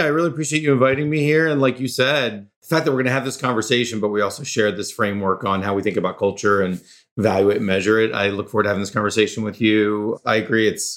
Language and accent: English; Florida, United States; moved away as an adult; During that time, I had come to California. I grew up in Florida. I loved California, so I moved back and set up my life here.